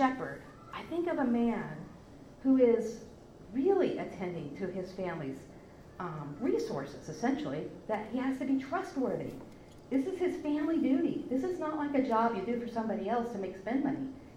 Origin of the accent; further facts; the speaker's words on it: California, United States; I come from the High Sierras. Where I lived was in the mountains. We had deer on our front porch. Not deer, bears on our front porch.